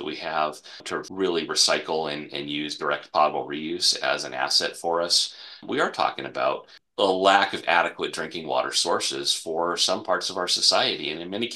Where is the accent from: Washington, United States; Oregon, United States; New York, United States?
Washington, United States; I grew up in the Pacific Northwest on the Puget Sound.